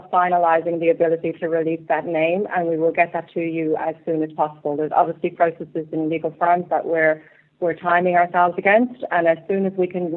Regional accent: Ireland; As an Irish woman, it's nice to hear you use the word shenanigans

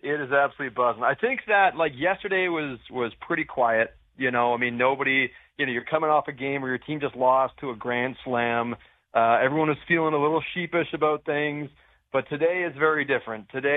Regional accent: Vancouver, British Columbia, Canada; I grew up in Vancouver, 2 hours from Seattle.

